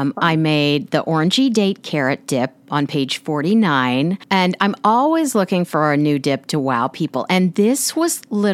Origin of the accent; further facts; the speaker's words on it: Kansas, United States; I grew up in Kansas and I didn't know I was missing the lemon in my chicken soup.